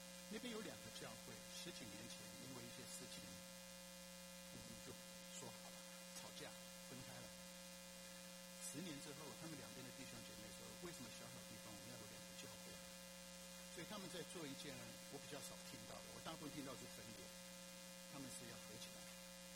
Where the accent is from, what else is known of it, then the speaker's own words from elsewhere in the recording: Japan; now in United States; 有些人知道说我是在日本长大，我会日语。